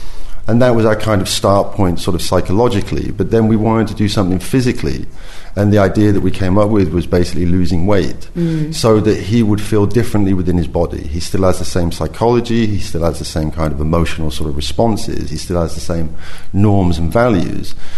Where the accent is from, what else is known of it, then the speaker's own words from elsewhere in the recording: England, United Kingdom; I'm from the working class, that's how I grew up in England.